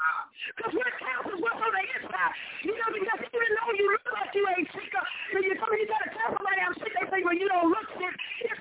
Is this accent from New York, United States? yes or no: no; Houston, Texas, United States; born there; I was born here in Houston, Texas.